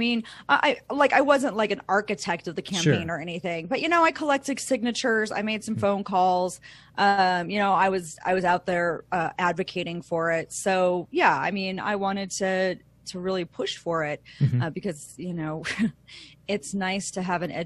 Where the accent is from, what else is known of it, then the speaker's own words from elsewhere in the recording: Idaho Falls, Idaho, United States; also born or lived in Pocatello; I did graduate from Skyline High School. I did grow up here in Idaho F